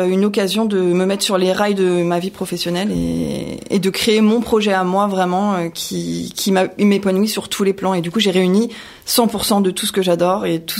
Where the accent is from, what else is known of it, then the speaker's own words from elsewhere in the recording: Ézanville, Île-de-France, France; now in Écouen, France; Non, j'ai grandi à Aizenville. Après, j'ai fait quelques communes autour et puis je suis maintenant à Écouen depuis une petite dizaine d'années.